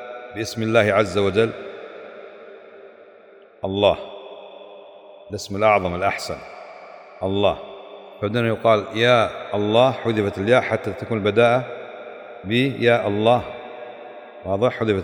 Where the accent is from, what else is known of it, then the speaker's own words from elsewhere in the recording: Kuwait; وأنا زائركم من الكويت